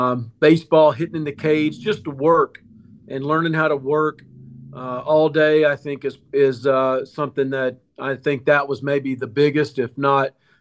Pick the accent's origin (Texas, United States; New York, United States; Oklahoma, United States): Oklahoma, United States; Sallisaw; Yeah, I grew up in Sallisaw, Oklahoma, as you know, a small town and two parents.